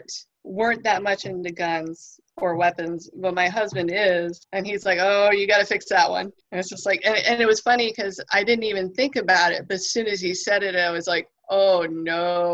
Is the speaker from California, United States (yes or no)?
yes; California, United States; Well, I think it just kind of goes back to where I grew up in California. We had the legends of the Yucca Man there in the Mojave Desert